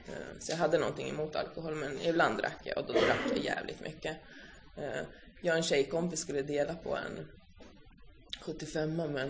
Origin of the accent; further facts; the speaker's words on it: Södertälje, Stockholm County, Sweden; also born or lived in Finland; Jag är född här i Sverige. Jag har bott i Finland 2 gånger. Och allt det här fram till jag var 8 år. Så vi har flyttat jättemycket fram och tillbaka. Vi flyttade till Södertälje när jag var 8 år. Och där har jag också bott.